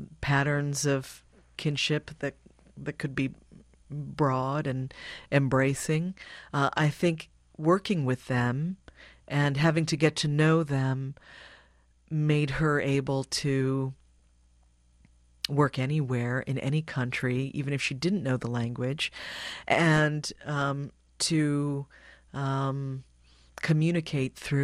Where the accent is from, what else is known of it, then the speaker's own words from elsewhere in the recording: Hawaii, United States; So I feel like I grew up in Hawaii. We would spend months there, but we returned to live when I was 14 in 1984